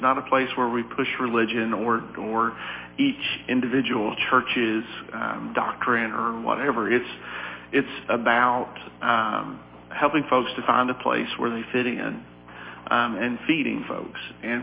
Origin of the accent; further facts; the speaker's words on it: Crossville, Tennessee, United States; now in Salina, United States; And I am originally from Crossville, Tennessee. Was born and raised there